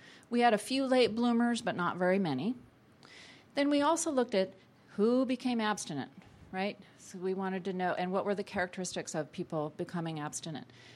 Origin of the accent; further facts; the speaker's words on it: Concord, New Hampshire, United States; We piloted this in an FQHC clinic in my hometown, Concord, New Hampshire.